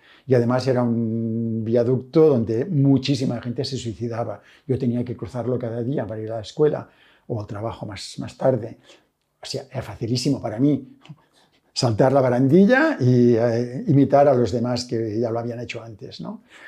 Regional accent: Catalonia, Spain; como catalán, decimos que los catalanes somos muy ahorradores

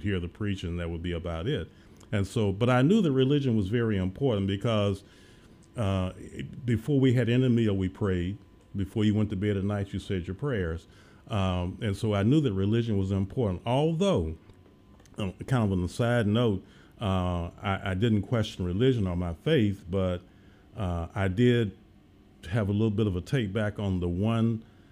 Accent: Tennessee, United States; I grew up in Middle Tennessee, Wilson County. I grew up with my grandparents.

